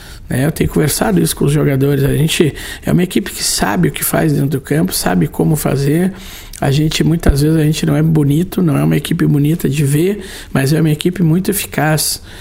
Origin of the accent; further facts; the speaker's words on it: Rio Grande do Sul, Brazil; Eu sou gaúcho e acho que muitas vezes nós aqui do Sul